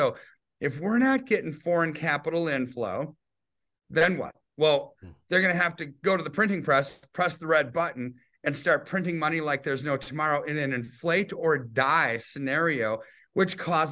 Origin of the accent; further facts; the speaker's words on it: United States; and I'm an American. I want America to prosper and succeed